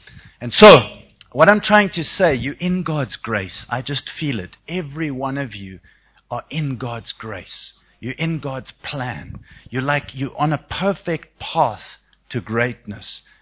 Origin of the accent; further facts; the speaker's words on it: South Africa; now in United States; Now, I'm a South African like you.